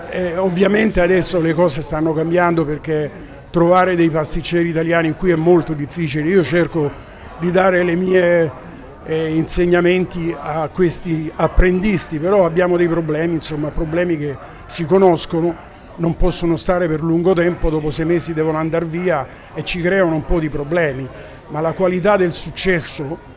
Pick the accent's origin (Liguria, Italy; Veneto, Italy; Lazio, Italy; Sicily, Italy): Lazio, Italy; Rome; now in Australia; quel periodo di Roma, specialmente io che sono cresciuto a Via dei Coronari, Piazza Navona, il Panteo